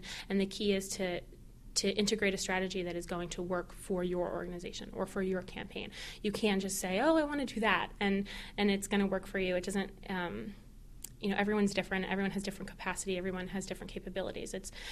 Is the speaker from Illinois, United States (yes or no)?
no; Boca Raton, Florida, United States; For instance, my hometown is Boca Raton, Florida, and my local Obama group this weekend had a canvas on the beach.